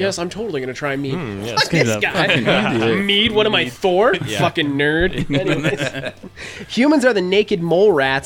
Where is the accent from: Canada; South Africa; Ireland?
Canada; I'm from Canada.